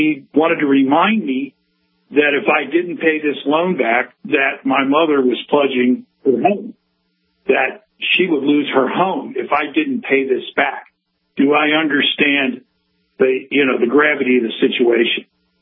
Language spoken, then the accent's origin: English; Ohio, United States; I grew up in Ohio, and I went to medical school in Ohio.